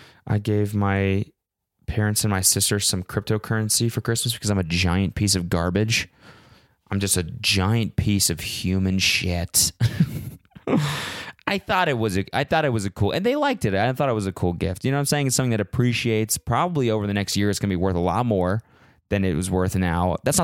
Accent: Canada; because I'm Canadian

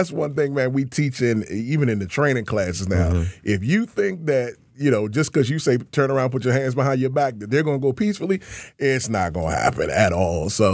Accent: Washington, District of Columbia, United States; You know, I'm a Washingtonian. I was born and raised in Washington, D.C. Mm-hmm. I grew up on 1st and Seton Street off Rhode Island Avenue okay. on the northwest side.

